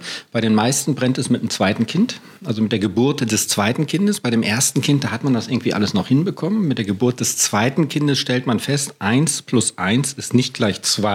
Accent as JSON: {"language": "German", "town": "Munich", "region": "Bavaria", "country": "Germany", "tie": "born or raised there", "said": "aus meiner alten Heimat München, also aus einer Metropolregion. Da habe ich auch schon als Paarberater gearbeitet"}